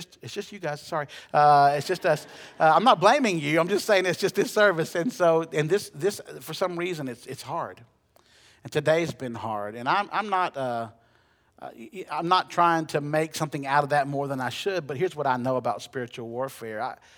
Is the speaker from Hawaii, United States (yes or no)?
no; Huntsville, Alabama, United States; It's a great hymn that my home church growing up in Huntsville, we used to sing this song a lot.